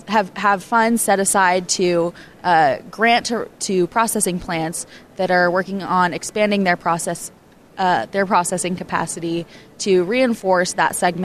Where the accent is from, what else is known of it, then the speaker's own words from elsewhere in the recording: Chico, California, United States; So I grew up in an agriculture community in Northern California.